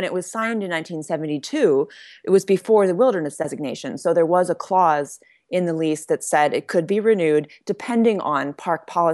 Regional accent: California, United States; I'm from West Marin and I grew up in the Bay Area.

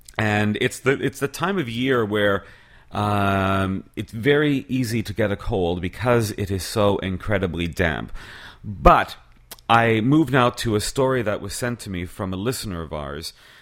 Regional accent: Montreal, Quebec, Canada; I'm originally from Montreal. And in Montreal, in the wintertime, I remember when I was growing up

